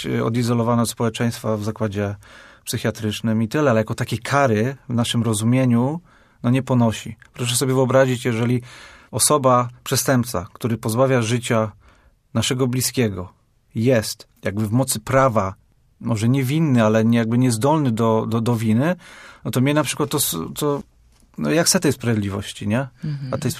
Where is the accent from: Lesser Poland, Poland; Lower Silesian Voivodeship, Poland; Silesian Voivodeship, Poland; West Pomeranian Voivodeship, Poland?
West Pomeranian Voivodeship, Poland; Darłowo; now in Poznań, Poland; ja pochodzę z Darłowa, z nadmorza